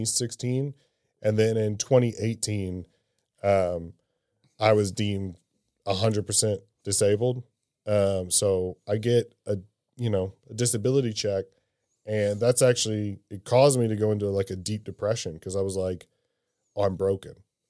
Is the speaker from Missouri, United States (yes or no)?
yes; Cape Girardeau, Missouri, United States; and it's a very small town. Cape Girardeau is like 30,000 people or something like that.